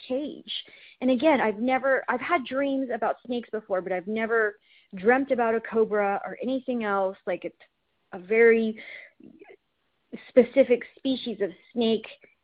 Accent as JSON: {"language": "English", "town": "Austin", "region": "Texas", "country": "United States", "said": "I'm from Austin, Texas."}